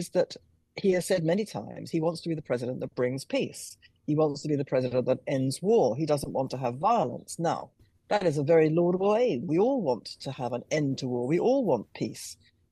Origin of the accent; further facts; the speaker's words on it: United Kingdom; between Qatar and my home country of London, of Britain